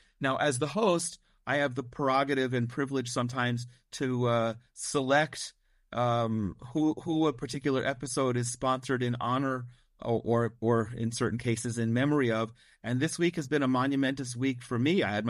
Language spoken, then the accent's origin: English; New Jersey, United States; and I'm from New Jersey. I'm used to cold weather.